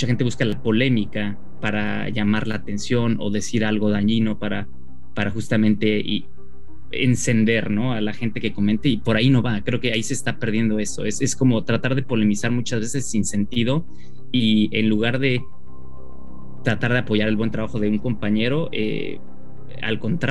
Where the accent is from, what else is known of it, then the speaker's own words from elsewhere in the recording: Querétaro, Mexico; A mí me pega muy de cerca porque yo crecí en Querétaro, he ido muchísimas veces a ese estadio